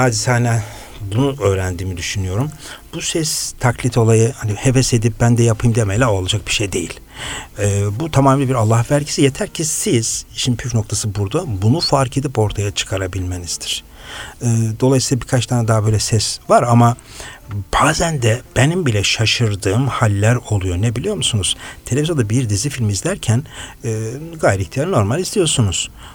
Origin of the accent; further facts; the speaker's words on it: Kars, Turkey; Abi dedim ben Karslıyım dedim.